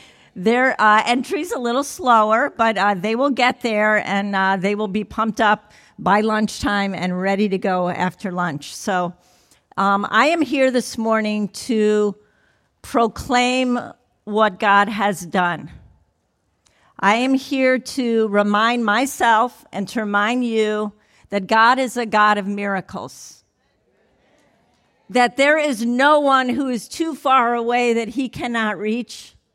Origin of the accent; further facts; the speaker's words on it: Chicago, Illinois, United States; I grew up in the Chicago area as a young Jewish girl.